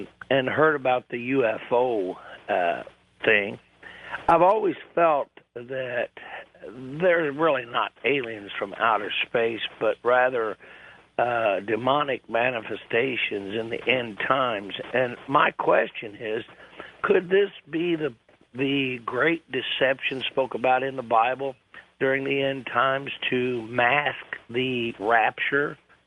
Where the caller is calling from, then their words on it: Guadalajara, Jalisco, Mexico; Guadalajara, Mexico.